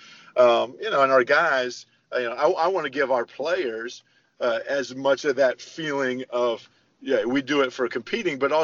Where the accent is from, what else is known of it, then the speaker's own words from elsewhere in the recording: Warsaw, Indiana, United States; So I grew up in a small town, northern Indiana, Warsaw Community High School.